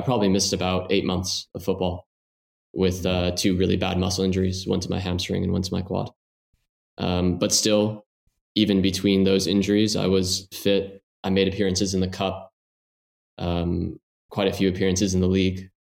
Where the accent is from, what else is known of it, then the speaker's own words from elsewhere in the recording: San Diego, California, United States; So my dad is Spanish and my mom is American. So growing up in San Diego, I didn't really have the option to play American sports.